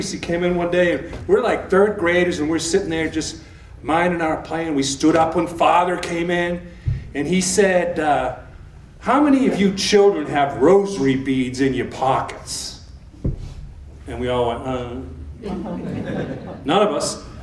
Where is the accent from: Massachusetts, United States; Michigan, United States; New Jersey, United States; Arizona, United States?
Massachusetts, United States; Boston; Now, I said I come from Boston. I come from Irish Catholic Boston. And that kind of has a whole different way of growing up Catholic.